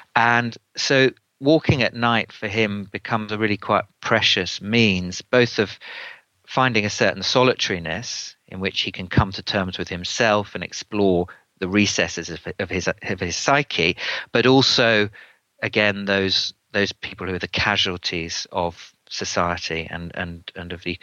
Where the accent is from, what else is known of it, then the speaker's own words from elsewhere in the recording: London, United Kingdom; Sorry to be so parochial as a Londoner myself.